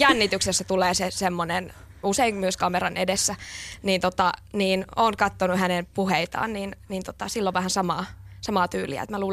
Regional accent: Helsinki, Uusimaa, Finland; olen 31-vuotias näyttelijätär ja olen kotoisin Helsingistä.

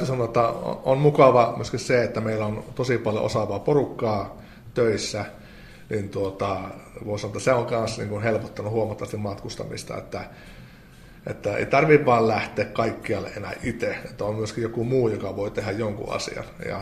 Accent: Kajaani, Kainuu, Finland; now in Oulu, Finland; Kajaani on vanha kotikaupunkini ja nykyään tuossa itse vaikuta Oulun seudulla

